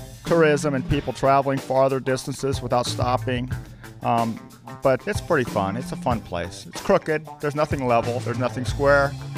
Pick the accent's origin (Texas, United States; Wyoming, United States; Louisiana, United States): Wyoming, United States; We have 5 children, and we're from Wyoming, and we found it on the internet.